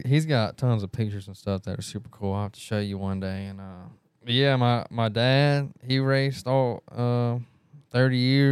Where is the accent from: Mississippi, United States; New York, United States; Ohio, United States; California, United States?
Mississippi, United States; Picayune; also born or lived in Pearl River, Louisiana; I was born in November of 2005, right after Hurricane Katrina. Let's see. I grew up in Pearl River, Louisiana for till about kindergarten. Then I moved to Picayune, Mississippi.